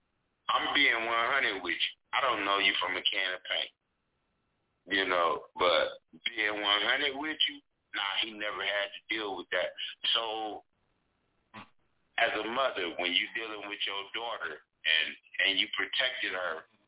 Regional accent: West Coast, United States; Easy call, right? I'm from the West Coast.

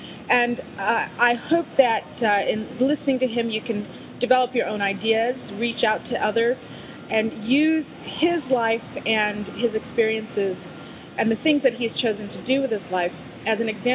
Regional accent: Harlem, New York, United States; I introduced the show saying that I'm from Harlem.

